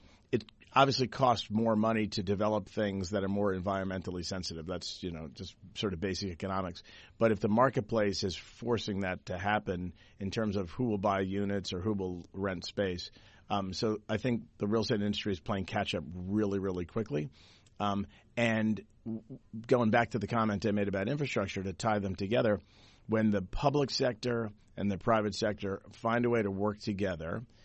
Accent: New York, United States; I'm a New Yorker. I'm just like grinning in a weird way.

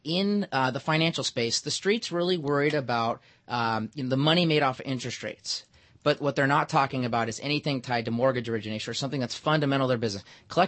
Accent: Seattle, Washington, United States; For example, I'm from Seattle. We have a ridiculous residential real estate market

